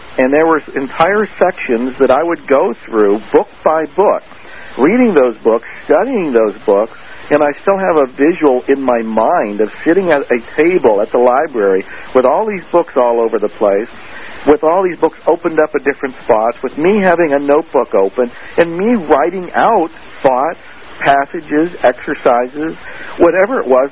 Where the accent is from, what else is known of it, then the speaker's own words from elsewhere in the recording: Niles, Ohio, United States; moved away as an adult; now in Austin, United States; I'm originally from Niles, Ohio.